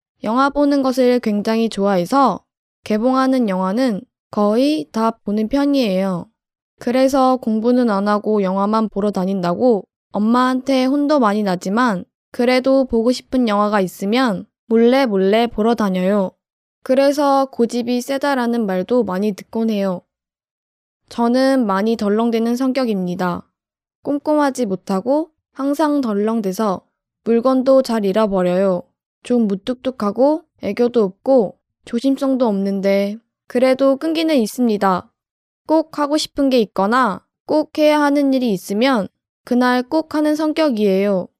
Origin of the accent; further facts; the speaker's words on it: Busan, South Korea; 저는 고등학교에 다니고 있는데 졸업반이에요. 저의 고향은 부산인데 부산은 한국의 제2의 수도라고 불리는 유명한 곳입니다. 여름마다 피서객과 외국인이 많이 놀러오는 부산 해운대 바다 앞에서 태어났습니다. 하지만 부산 사투리는 잘 못해요.